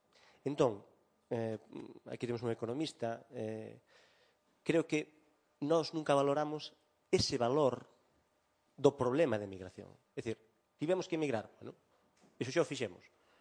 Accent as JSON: {"language": "Galician", "region": "Galicia", "country": "Spain", "said": "unha riqueza, que é unha riqueza nosa, como galegos, unha riqueza tamén nosa"}